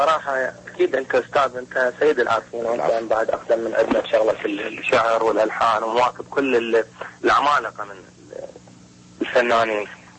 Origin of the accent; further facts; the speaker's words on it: Iraq; now in Dubai, United Arab Emirates; صارت ظروف العراق يعني وطلعنا من العراق وتغربنا من بلد البلد وقطعنا يعني صارت تقريبا 9 سنين